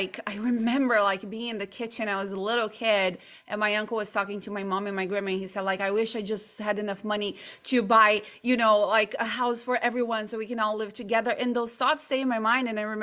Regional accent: Brazil; I was born in Brazil. Mm-hmm. I grew up there.

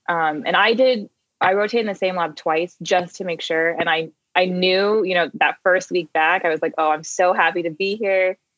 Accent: Tucson, Arizona, United States; And I'm from Tucson, Arizona. But I did my undergrad at Berkeley.

